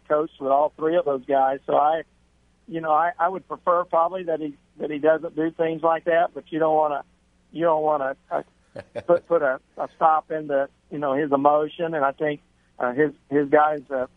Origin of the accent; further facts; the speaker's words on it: Mississippi, United States; I did grow up, I grew up down in Mississippi in the SEC, so it is big and special for our family.